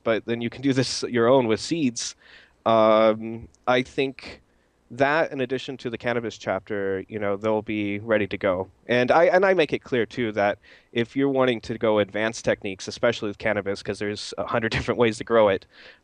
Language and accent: English; United States; moved away as an adult; now in Germany; It's something I'm American. I think you can hear that. and I grew up in America and just graduated in 2008.